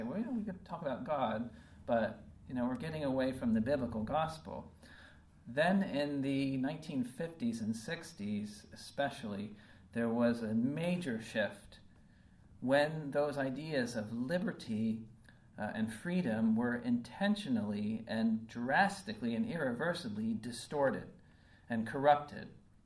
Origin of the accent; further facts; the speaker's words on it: United States; I guess because I'm American, I think of American history.